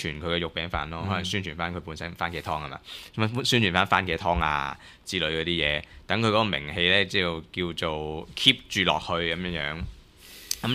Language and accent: Cantonese; Hong Kong; 我哋香港人係會群起而攻之噶嘛